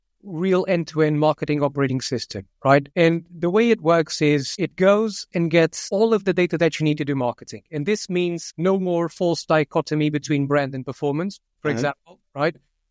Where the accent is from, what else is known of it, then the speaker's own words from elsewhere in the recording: Lisbon, Portugal; English is a second language; moved away as an adult; now in London, United Kingdom; We grew up in Lisbon many moons ago, but I've been in London now for the past 11 years